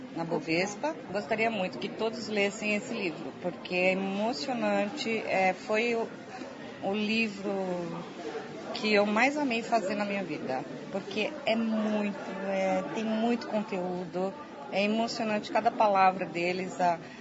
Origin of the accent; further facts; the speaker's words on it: Brazil; E eu tenho até um certo receio, porque a gente, como brasileiro, vai ficar meio envergonhado, né?